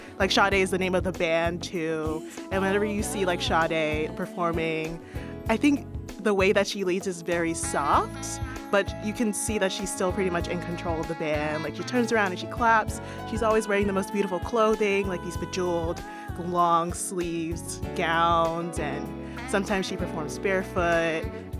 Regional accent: Nigeria; She's British Nigerian, which I am Nigerian, so I feel like, I mean, she's representation to me.

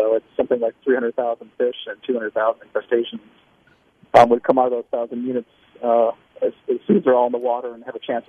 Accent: Florida, United States; I fell in love with the ocean and nature growing up in Southwest Florida after my family moved there from Chicago.

